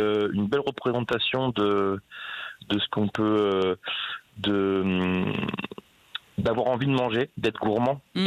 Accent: Reims, Grand Est, France; also born or lived in Cannes; Moi, je suis cannois. J'ai grandi à Reims.

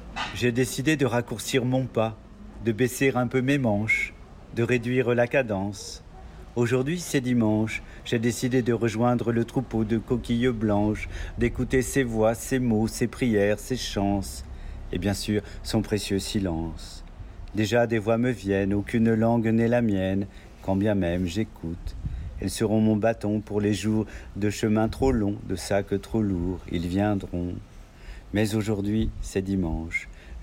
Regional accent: Brittany, France; Oui, je suis breton.

